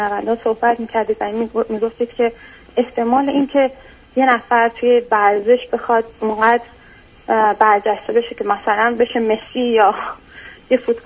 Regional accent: Iran; moved away; از 3 سالگی ما از ایران مهاجرت کردیم به کشور انگلیسی زبان و تقریبا نزدیک 7 یا 8 سال هست که ما در اینجا زندگی میکنیم.

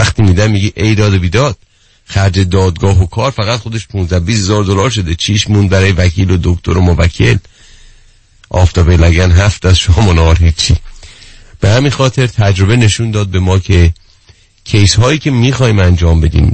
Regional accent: Iran; خیلی خوشحالم به عنوان یک ایرانی

